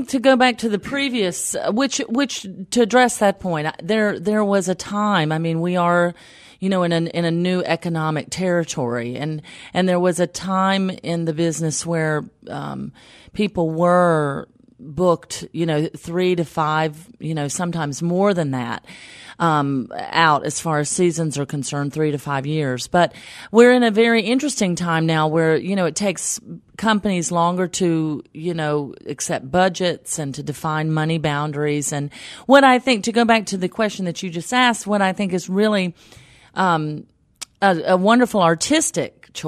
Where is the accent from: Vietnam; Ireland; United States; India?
United States; Tobaccoville, North Carolina; accent: southern; I know I hail from Tobaccoville, North Carolina.